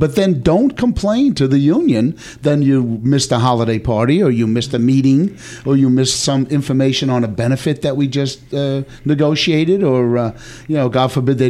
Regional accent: North Massapequa, New York, United States; I mean, I was born and raised in North Massapequa, and my grandmother used to take me to the Aggie school.

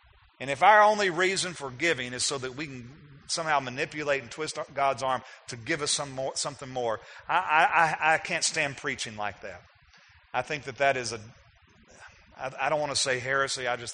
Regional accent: Texas, United States; I grew up in East Texas where there's more trees than even here. I used to live in West Texas where there wasn't a tree unless somebody planted it.

